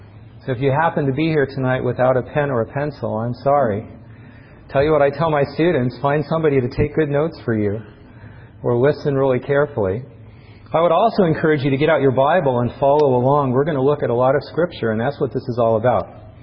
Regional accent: Idaho, United States; Now, I didn't grow up here in the South. I grew up in Idaho.

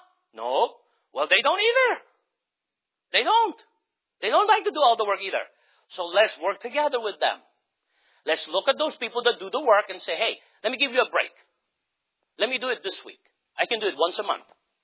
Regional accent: United States; Americans, I love our being an American.

